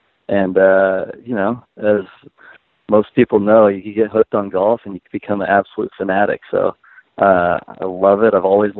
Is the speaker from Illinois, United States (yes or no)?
no; Long Beach, California, United States; my dad was a member at a course called Virginia Country Club in Long Beach, and we lived close to the golf course.